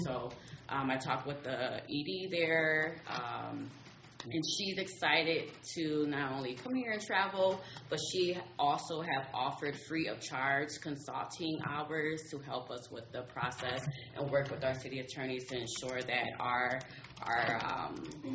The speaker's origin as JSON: {"language": "English", "town": "St. Paul", "region": "Minnesota", "country": "United States", "tie": "born or raised there", "said": "I'm born and raised in St. Paul from the Roundel community. I'm also an American descendant of slaves. My family has history of chattel slavery."}